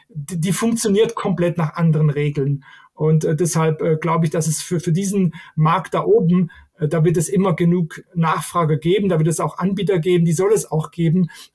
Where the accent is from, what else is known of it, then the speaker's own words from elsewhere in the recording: Switzerland; aber bei uns in der Schweiz und auch in anderen Ländern steigt Abo stärker